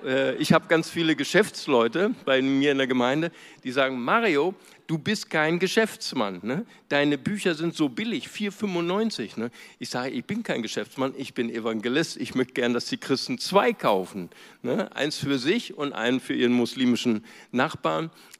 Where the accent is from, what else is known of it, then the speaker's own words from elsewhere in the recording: Bonn, North Rhine-Westphalia, Germany; ich komme aus der Wessi-Hauptstadt Bonn.